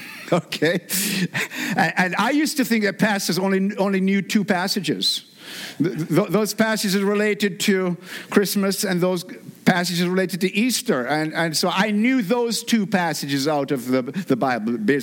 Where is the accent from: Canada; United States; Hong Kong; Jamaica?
Jamaica; accent: Jamaican; moved away; I'm originally from Jamaica. I've lived here most of my life, but when I'm around Jamaicans, it comes out a lot thicker.